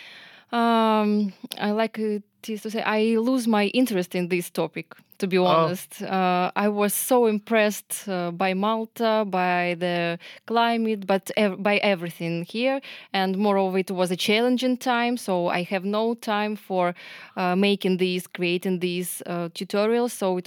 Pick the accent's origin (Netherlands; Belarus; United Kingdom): Belarus; Vitebsk, Vitebsk Region; born there; first language Russian; English is a second language; I was born in Vitebsk. It is the northern part that is more closer to Russia. Mm-hmm. So we speak mostly Russian. So I studied Belarusian at school, but it will be quite challenging for me to speak Belarusian.